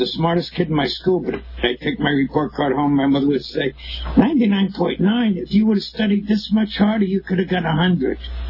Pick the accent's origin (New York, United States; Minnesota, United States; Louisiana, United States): New York, United States; New York City; born there; I was born in New York City … Back in New York, of course, they probably